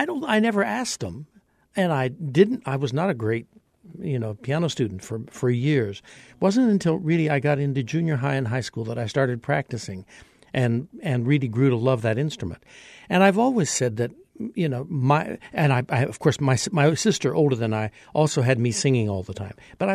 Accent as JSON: {"language": "English", "town": "Iola", "region": "Kansas", "country": "United States", "tie": "born or raised there", "lives_now": "El Paso, United States", "said": "I grew up in Kansas, in a small town in the state of Kansas, Iola, Kansas, that happens to be on 54 Highway."}